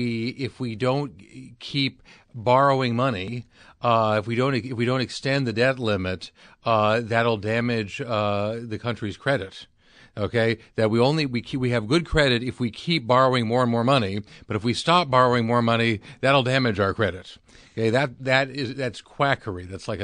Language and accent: English; Massachusetts, United States; I'm from Massachusetts.